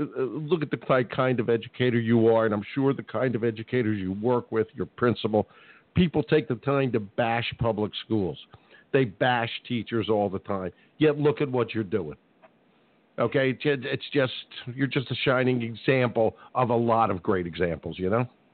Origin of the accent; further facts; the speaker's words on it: Philadelphia, Pennsylvania, United States; because I grew up in Philadelphia.